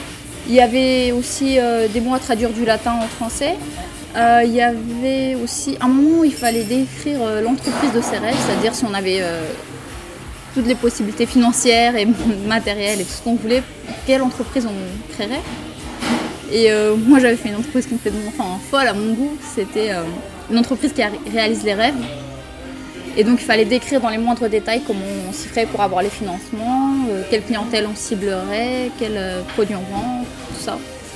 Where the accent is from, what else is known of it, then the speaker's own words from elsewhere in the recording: France; quand je parle roumain, on me dit que j'ai l'accent français. Ils savent que je viens de France.